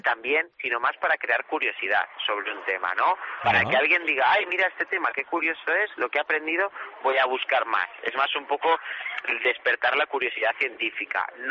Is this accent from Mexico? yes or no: no; Santander, Cantabria, Spain; No, yo soy de Santander.